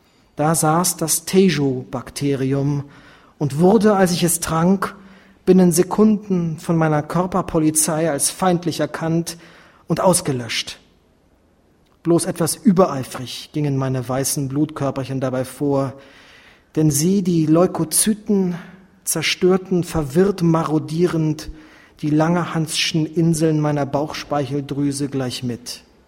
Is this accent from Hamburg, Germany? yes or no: yes; Hamburg, Germany; und einem in meiner Heimatstadt Hamburg.